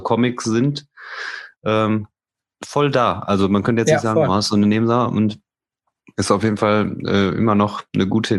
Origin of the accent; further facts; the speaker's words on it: Remscheid, North Rhine-Westphalia, Germany; Ich bin aus Remscheid.